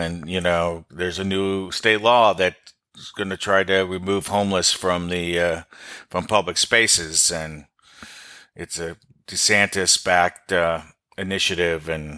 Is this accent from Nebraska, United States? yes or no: no; Arizona, United States; Yeah. Yeah. I grew up in Arizona. No such luck.